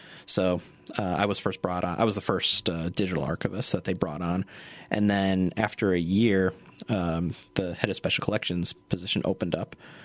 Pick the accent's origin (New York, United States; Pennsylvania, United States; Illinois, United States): Illinois, United States; Well, it's interesting because when I first came here, I'm originally from Illinois.